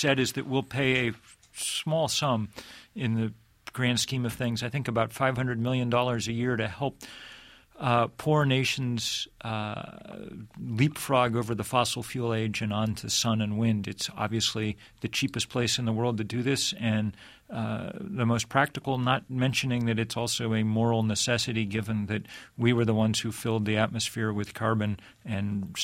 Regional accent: Vermont, United States; You know, don't blame me. I'm from Vermont.

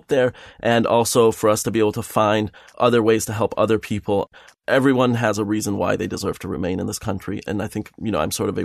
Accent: Iran; I'm gay and from Iran.

